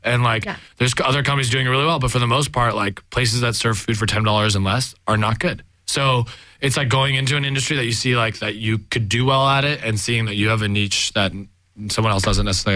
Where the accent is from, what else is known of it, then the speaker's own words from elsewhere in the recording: Irvine, California, United States; I grew up in Irvine, and Irvine's 50% Asian. It's like Southern California, so it's heavily Latino. I grew up in a Persian household